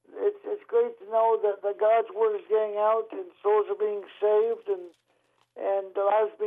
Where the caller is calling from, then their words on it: Canada; I tell Pastor Musselman that I'm calling from Canada.